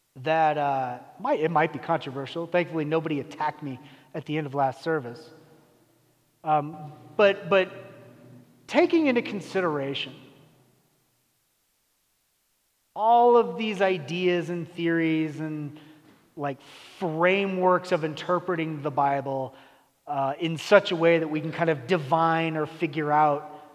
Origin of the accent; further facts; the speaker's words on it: California, United States; I came from California, man. I've been through so many earthquakes, and at no point did Jesus come back.